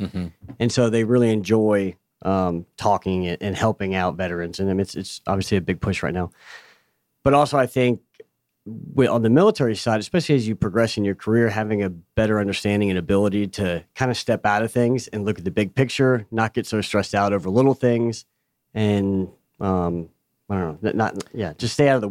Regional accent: Atlanta, Georgia, United States; also born or lived in Miami; Pretty young. So we moved to Atlanta from Miami and grew up here.

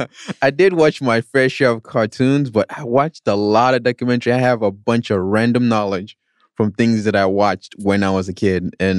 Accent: Nigeria; So this all started for me when I was 10 years old. Growing up in Nigeria, as you know.

